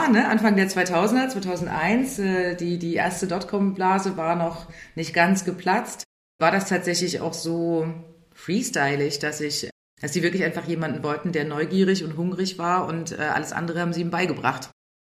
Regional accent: Dresden, Saxony, Germany; now in Berlin, Germany; in Dresden, wo ich aufgewachsen bin und studiert habe.

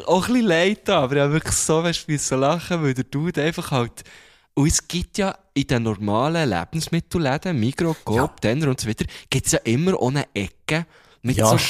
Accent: Bern, Switzerland; ja, von Bern

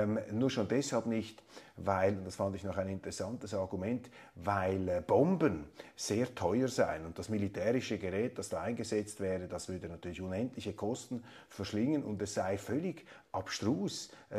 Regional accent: Switzerland; dass ich als Schweizer mit meiner begrenzten kleinstaatlerischen Sicht

